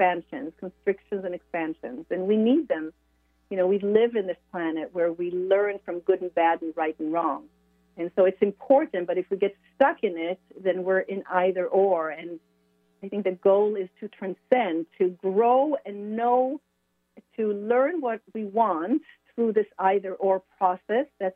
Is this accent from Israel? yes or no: yes; Israel; moved away as an adult; also born or lived in France / Sweden / United States; I was born and raised in Israel, and in my 40s, in my 18, I moved out of Israel and lived all over. I lived in France and Sweden and different places in the U.S.